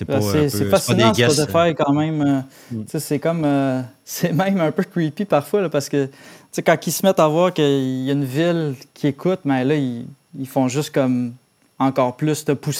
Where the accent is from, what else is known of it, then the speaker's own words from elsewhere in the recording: Quebec, Canada; faut juste que tu acceptes que tu as un accent, là, tu sais. Je veux dire, on est Québécois, puis... j'ai un anglais relativement fluide.